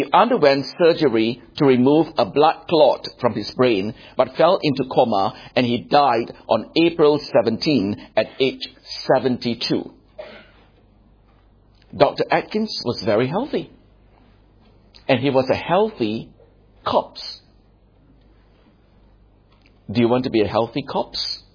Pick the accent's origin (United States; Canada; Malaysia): Malaysia; Johor Bahru, Johor; born or raised there